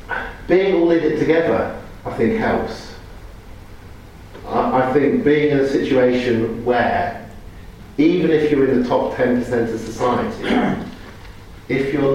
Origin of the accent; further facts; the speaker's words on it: Oxford, South East England, United Kingdom; I have just managed to buy a house in Oxford. I grew up in Oxford, I know inside out.